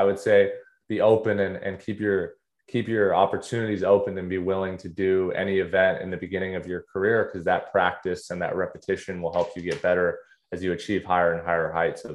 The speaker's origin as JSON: {"language": "English", "region": "California", "country": "United States", "said": "meet these people in Fresno and Bakersfield and, you know, all over my home state."}